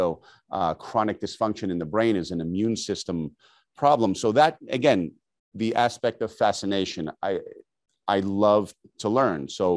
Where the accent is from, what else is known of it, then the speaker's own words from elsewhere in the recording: Queens, New York, United States; I grew up in New York City and Queens, New York in particular.